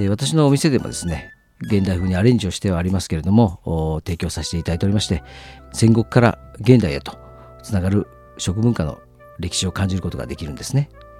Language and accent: Japanese; Okazaki, Aichi, Japan; 私は生まれも育ちも岡崎市で、高校卒業して大学、そして名古屋大阪に行ってたんですけれども、